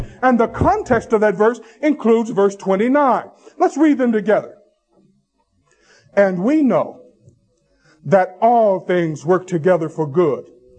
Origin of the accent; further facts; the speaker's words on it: Tennessee, United States; Most of you know I'm from Tennessee.